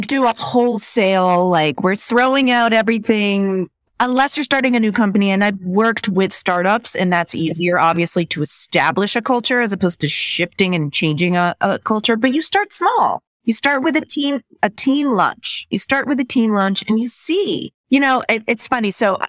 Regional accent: Israel; now in United States; Well, I'm from Israel originally.

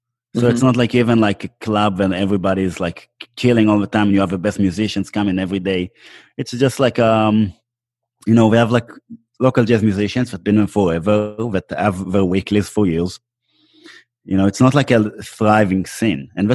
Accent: Israel; born or raised there

